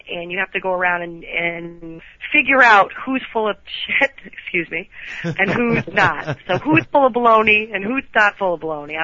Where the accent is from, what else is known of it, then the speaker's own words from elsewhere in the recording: New Hampshire, United States; I grew up in New Hampshire, so I can be a little naive sometimes.